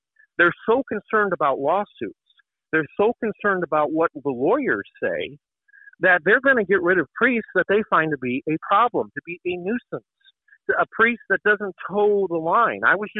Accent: Chicago Heights, Illinois, United States; born there; now in Rockford, United States; So I was born in Chicago Heights, Illinois.

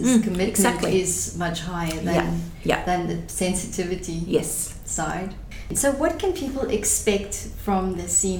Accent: South Africa; also born or lived in Southeast Asia; now in Australia; because I grew up in Africa, lived in Southeast Asia, now I've lived in Australia as well.

